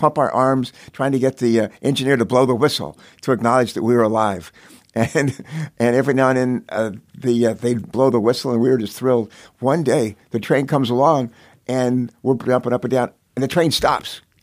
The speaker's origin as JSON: {"language": "English", "town": "Beaver", "region": "West Virginia", "country": "United States", "tie": "born there", "said": "I was born in West Virginia, a little town called Beaver, right outside of Beckley, coal mining town."}